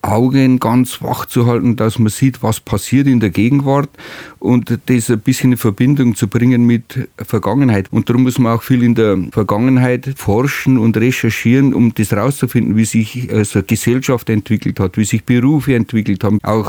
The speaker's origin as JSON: {"language": "German", "town": "Grafenau", "region": "Bavaria", "country": "Germany", "tie": "born or raised there", "said": "Ich bin in Grafenau geboren und aufgewachsen."}